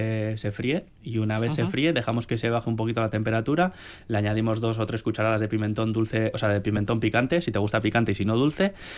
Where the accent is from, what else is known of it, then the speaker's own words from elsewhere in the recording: Galicia, Spain; que se hace mucho en mi pueblo, en Galicia